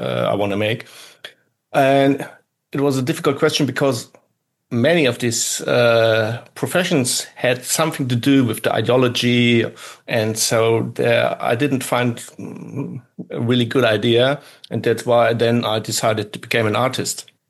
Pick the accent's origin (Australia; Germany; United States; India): Germany; English is a second language; moved away; Because I would say, I was born behind bars, and it's just I'm coming from East Germany, and so we left there behind a kind of wall.